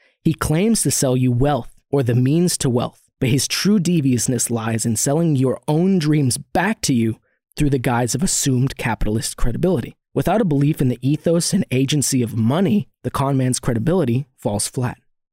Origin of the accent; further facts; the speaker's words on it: Turlock, California, United States; Most notably, my hometown has one of the few non-Spanish-derived names in northern California, Turlock being derived from the Gaelic word turlo, which means low-lying, wet limestone.